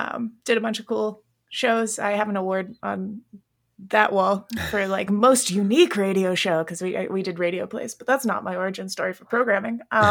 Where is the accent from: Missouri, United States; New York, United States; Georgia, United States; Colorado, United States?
Georgia, United States; Atlanta; And on that note … I'm from Atlanta.